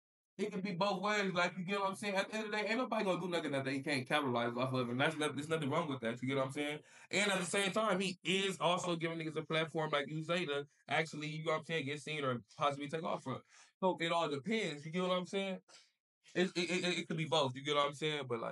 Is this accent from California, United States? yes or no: yes; Los Angeles, California, United States; I'm right here in LA, man. Like, you feel me? I'm from Bridge, so that's like over there by Slauson, Swap Meet, Harvard Park, you feel me, Venice, all that. You feel me? I'm from Bridge. I grew up over there.